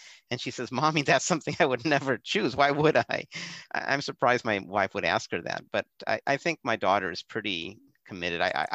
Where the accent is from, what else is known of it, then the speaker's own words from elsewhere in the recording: Ohio, United States; I was born in the States and they brought me up eating meat occasionally. I'd go out, you know, to Dogs and Suds was this place in small town Ohio